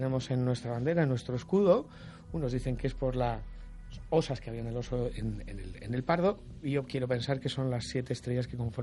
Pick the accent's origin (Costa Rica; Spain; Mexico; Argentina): Spain; Madrid, Community of Madrid; also born or lived in Málaga / Valencia; soy madrileño. He vivido mucho tiempo en Málaga, he vivido mucho tiempo en Valencia. La mitad de mi familia es de una aldea de Galicia, la otra mitad es de una aldea de Jaén.